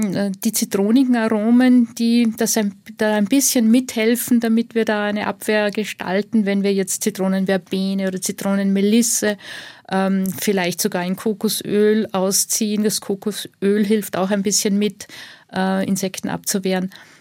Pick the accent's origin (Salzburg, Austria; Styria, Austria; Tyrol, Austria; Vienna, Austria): Salzburg, Austria; Also da, wo ich herkomme, in Pinzgau, sagt man, bei einer Hochzeit wird dem Bräutigam Rosmarin angesteckt